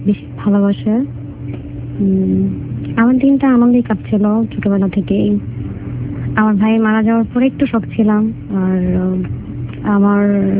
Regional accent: Dhaka, Dhaka Division, Bangladesh; born there; আমার জন্ম ঢাকা।

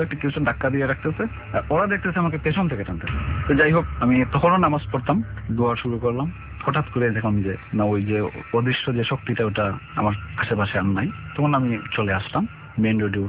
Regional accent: Sunamganj, Sylhet Division, Bangladesh; সুনামগঞ্জ থেকে আসছি

